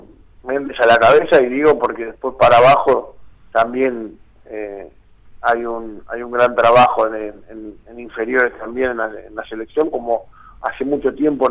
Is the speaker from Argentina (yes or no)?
yes; Sanford, Santa Fe, Argentina; desde el club donde arranqué ahí en mi pueblo, en Sanford